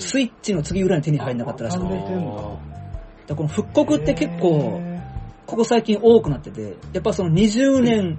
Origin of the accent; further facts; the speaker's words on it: Nanjo, Okinawa, Japan; 僕の地元南城市の大島という場所ですね、